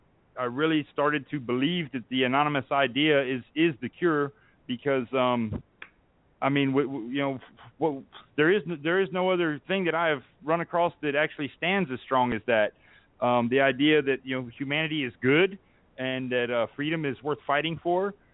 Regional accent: Texas, United States; I'm from South Texas, you know, so it's really like it sounds like a fairy tale to me.

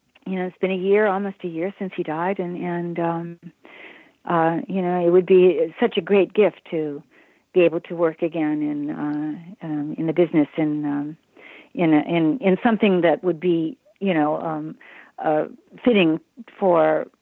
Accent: Michigan, United States; because I was raised in Michigan, and that's the Midwest, but, close enough to New York.

